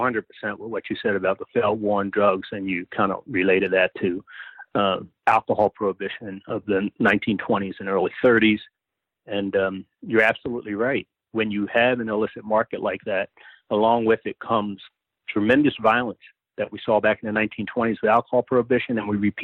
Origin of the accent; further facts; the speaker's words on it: Baltimore, Maryland, United States; I'm in Baltimore. I grew up in Baltimore, policed in Baltimore, and I currently live in Baltimore.